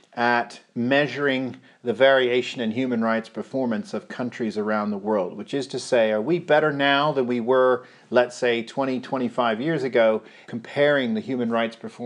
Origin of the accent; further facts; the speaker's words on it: Pennsylvania, United States; It's interesting because I grew up in Pennsylvania, so I feel a personal connection this evening.